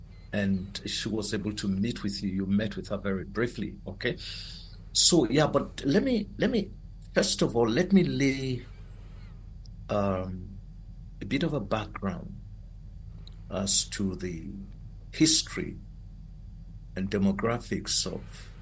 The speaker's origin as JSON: {"language": "English", "region": "Kaduna State", "country": "Nigeria", "said": "I come from Kaduna State in Nigeria. Kaduna State in Nigeria is a very strategic state, but also a state in which we've seen a lot of Islamic dominance, where Christian voices are marginalized and silenced."}